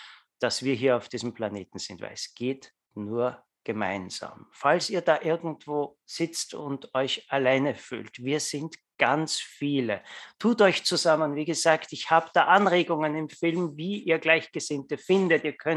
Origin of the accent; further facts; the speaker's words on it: Austria; da, wo ich wohne, ich bin ja ein Österreicher, da ist ja vieles noch wie früher